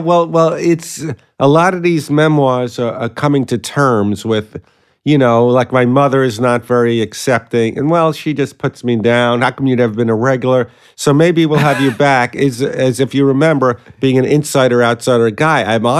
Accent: Brooklyn, New York, United States; I grew up in Sheepshead Bay in Brooklyn

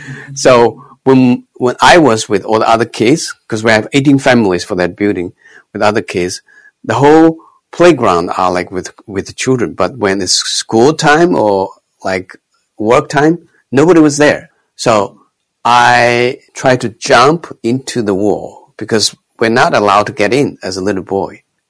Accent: Hunan, China; I was born in China, in Hunan. Maybe people don't know where Hunan is, but if you know Chairman Mao, you know, Chairman Mao, he's my country fellow. Actually, his hometown is about 20 minutes away from my home.

